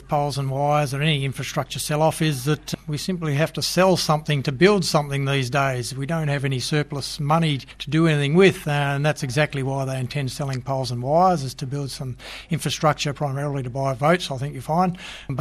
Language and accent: English; Darwin, Northern Territory, Australia; also born or lived in Borroloola / Busselton / Perth / Katherine; I was brought up in the Northern Territory, born in Darwin, lived in an Aboriginal community for the first 4 years of my life. I lived in Darwin, Borroloola, Busselton, Perth, back to Darwin, then off to a cattle station out from Katherine.